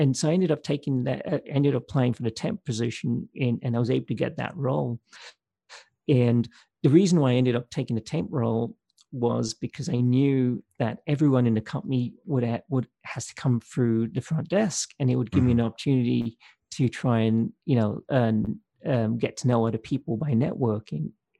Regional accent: England, United Kingdom; moved away as an adult; now in United States; I grew up in England. So I came over to the US for grad school.

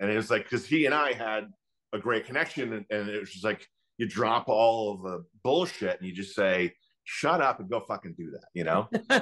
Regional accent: New York City, New York, United States; I grew up in New York City in the East Village.

